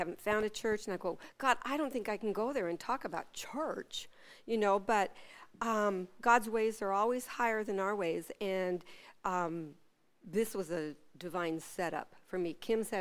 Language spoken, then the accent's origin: English; Ketchikan, Alaska, United States; I was born. I was raised in Ketchikan with Debbie, and we were born in the same little hospital.